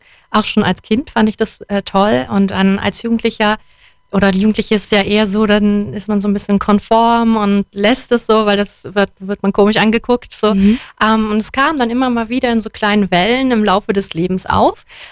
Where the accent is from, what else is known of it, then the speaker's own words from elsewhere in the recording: Berlin, Germany; moved away as an adult; Ja, ich bin ja ursprünglich aus Berlin und hier vor 6 Jahren hergezogen.